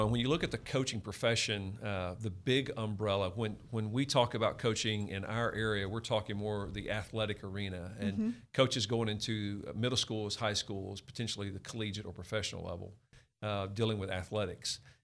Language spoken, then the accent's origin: English; Louisiana, United States; I'm from Louisiana.